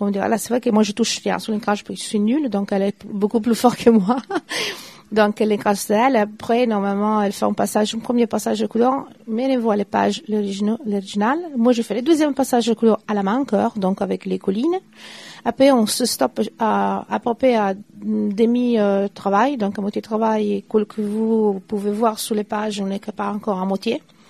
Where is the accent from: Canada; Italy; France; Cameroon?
Italy; vu que je suis italienne, c'est plus un côté flamand.